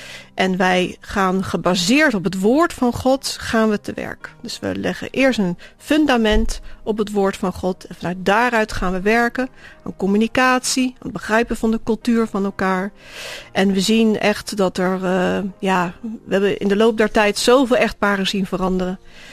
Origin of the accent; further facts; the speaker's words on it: Netherlands; Mijn man komt uit Nigeria en ik kom uit Nederland.